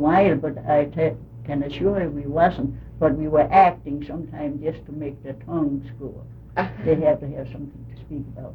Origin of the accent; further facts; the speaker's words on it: Copenhagen, Capital Region of Denmark, Denmark; and I came right from Copenhagen.